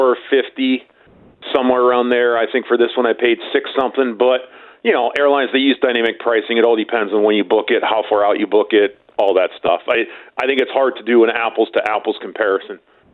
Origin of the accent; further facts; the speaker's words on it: United States; I have not. I'm American, so I go through Charlotte.